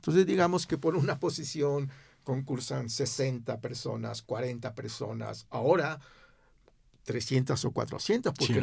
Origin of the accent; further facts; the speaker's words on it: Mexico; yo soy latinex, latinoamericano, ¿no? O mexicano, ¿no?